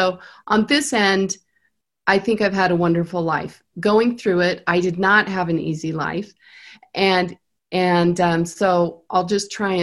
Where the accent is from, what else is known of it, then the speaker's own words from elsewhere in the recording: Utah, United States; also born or lived in East Coast; So I was born in the East Coast, but raised primarily in school years here in Utah. And so I kind of think of myself as a Utah native.